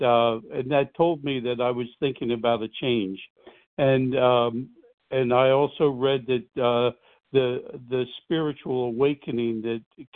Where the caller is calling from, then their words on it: New Jersey, United States; I'm calling from New Jersey on the east coast of the United States.